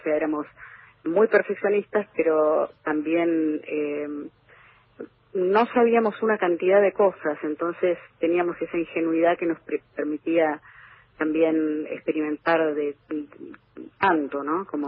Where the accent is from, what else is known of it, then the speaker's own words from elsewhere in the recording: Buenos Aires, Argentina; moved away as an adult; now in New York, United States; Yo me fui de Buenos Aires en el año 89